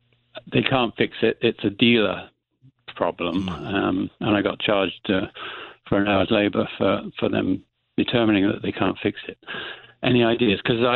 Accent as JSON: {"language": "English", "country": "United Kingdom", "said": "I'm British origin."}